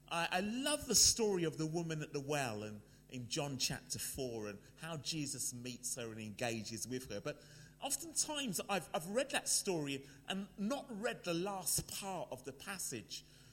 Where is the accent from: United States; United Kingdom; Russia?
United Kingdom; London; now in Birmingham, United Kingdom; And so you can hear from my accent, I am a Londoner, but I now live in Birmingham